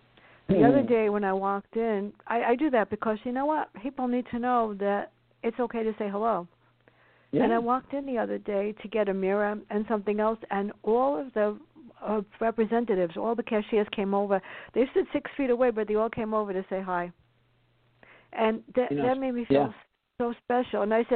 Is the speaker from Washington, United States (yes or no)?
no; New York City, New York, United States; I grew up in the South Bronx where everybody knew everybody. Then I lived in the Bronx, and then when I moved up here, it's different.